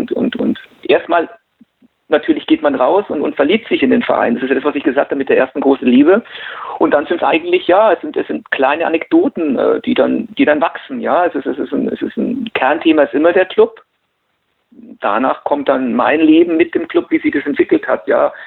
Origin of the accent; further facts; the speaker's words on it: Nuremberg, Bavaria, Germany; was über meine Heimatstadt Franken zu schreiben, also über Nürnberg.